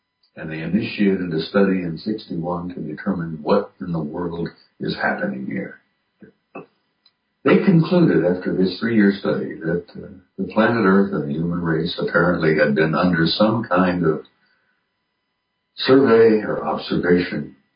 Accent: Roswell, New Mexico, United States; I grew up in Roswell, New Mexico, which was the site of presumed alien crash in 1947

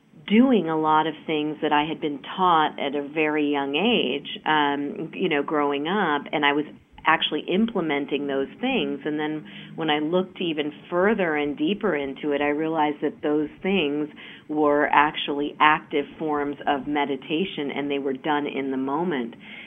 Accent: Mount Vernon, Virginia, United States; I grew up in the Mount Vernon area, if anybody's familiar

